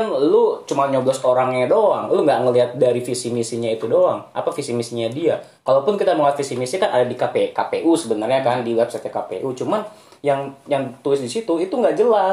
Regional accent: Java, Indonesia; Gua aslinya Jawa sih, cuman karena mbah gua itu dari apa, mbah gua dari kecil udah di Lampung, jadi apa namanya, gue pulang mudiknya tuh ya ke Lampung gitu kan, karena mbah gue di sana.

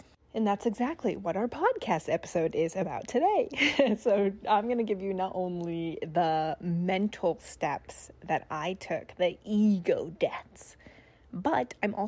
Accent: Nebraska, United States; It was being back home in my hometown, Nebraska, and just getting a job.

